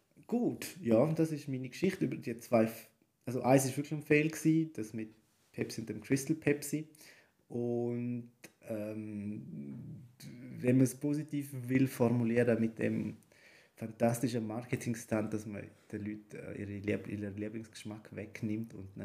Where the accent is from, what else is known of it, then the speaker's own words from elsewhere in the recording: Switzerland; Und darum haben wir als Schweizer Kind trotzdem Punika gekannt, obwohl man nie in Deutschland war